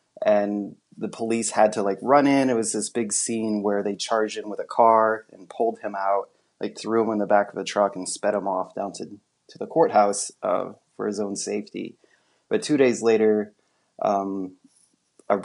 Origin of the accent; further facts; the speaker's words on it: Lincoln, Nebraska, United States; And I grew up in Lincoln, so, you know, an hour away, but still Nebraska.